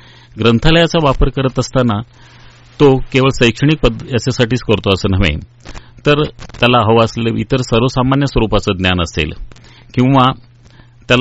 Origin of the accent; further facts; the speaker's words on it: Sawantwadi, Maharashtra, India; मी मूळतः सावंतवाडीचा